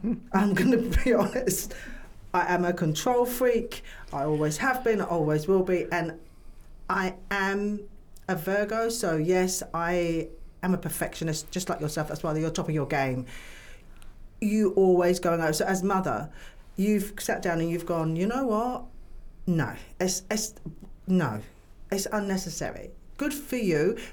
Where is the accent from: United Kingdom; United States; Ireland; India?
United Kingdom; Everybody knows I'm British. A British sense of humour.